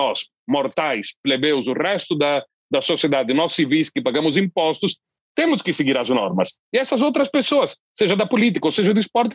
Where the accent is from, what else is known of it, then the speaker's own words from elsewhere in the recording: Londrina, Paraná, Brazil; Num bairro distante, nos cafundós da minha terra, Londrina